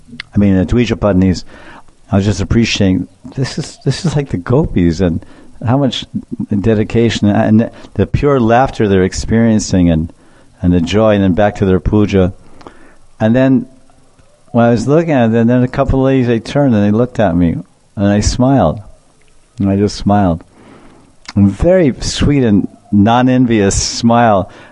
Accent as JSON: {"language": "English", "country": "United States", "tie": "born there", "said": "Because supposedly my last life I was born in Mathura, and then this life I was born in America"}